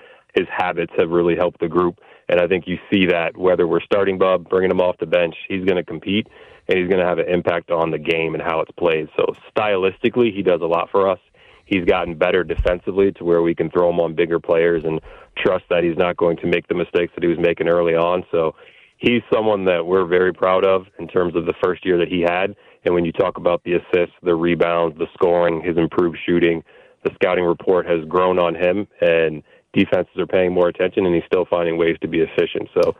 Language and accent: English; Massachusetts, United States; I grew up in Massachusetts, so we all had New York IDs.